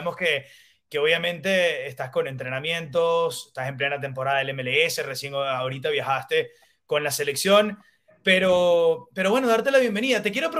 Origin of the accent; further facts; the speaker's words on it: Maracaibo, Zulia, Venezuela; paisano, porque ambos somos de Maracaibo también.